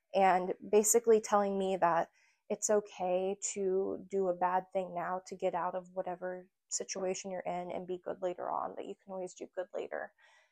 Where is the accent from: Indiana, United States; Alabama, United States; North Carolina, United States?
Indiana, United States; now in California, United States; I was going to leave California and go back to Indiana, go back to my hometown.